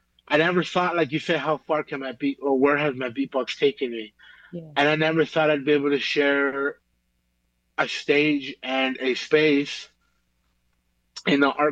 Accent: Belize; I'm from Belize, so I have Caribbean music essence with me, Salvadorian essence.

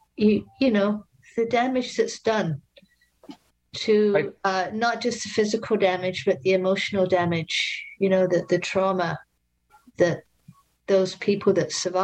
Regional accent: London, United Kingdom; I grew up in South London. I was born in the late 1940s.

